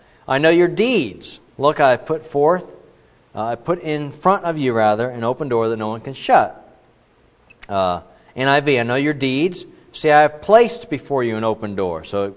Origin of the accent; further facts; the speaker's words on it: Ohio, United States; now in Texas, United States; I grew up in Ohio, moved to Texas, and I noticed that it seemed like we lived in East Texas for the first part of our journey here